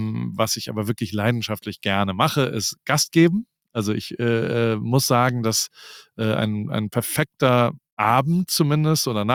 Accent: Heidelberg, Baden-Württemberg, Germany; born or raised there

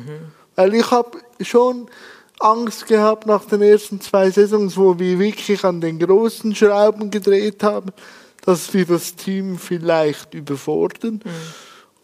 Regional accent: Switzerland; sagt man bei uns in der Schweiz so.

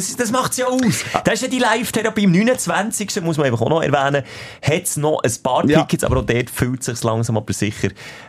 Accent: Switzerland; Es ist ja so, als Schweizer

